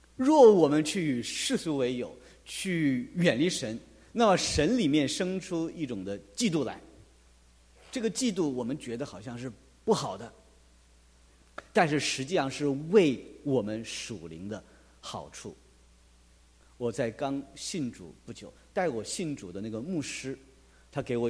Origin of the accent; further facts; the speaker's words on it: China; 反正我们都是中国人，